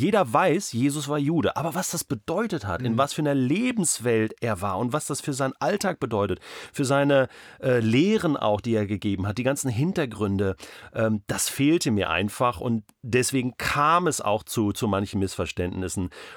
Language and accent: German; Germany; Ich bin Deutscher und ich bin Heide, sage ich jetzt mal so. Ich bin eben kein Jude.